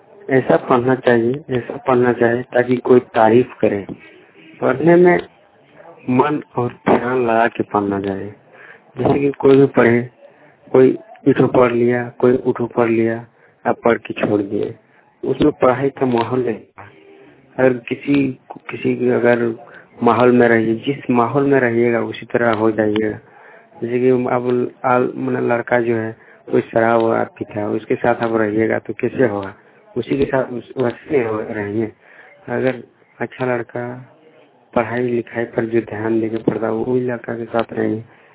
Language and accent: Hindi; Sikaripara, Jharkhand, India; ग्राम सिकतल्ला, थाना सिकरीपड़ा, जिला दुमका का निवासी हूँ।